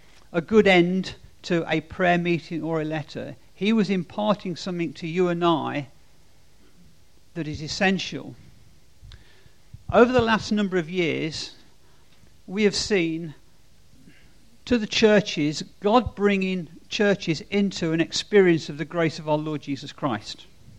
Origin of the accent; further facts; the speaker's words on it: Leicester, East Midlands, United Kingdom; also born or lived in Norwich; I'm from Leicester.